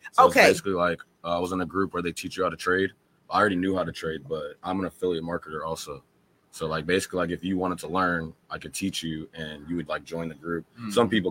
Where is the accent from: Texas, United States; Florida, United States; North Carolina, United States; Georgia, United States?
Texas, United States; Houston; I was born and raised here in Houston